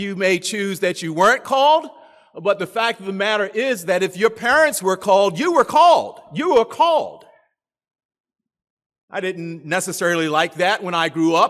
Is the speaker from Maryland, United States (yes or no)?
yes; Baltimore, Maryland, United States; I grew up in Baltimore in the inner city.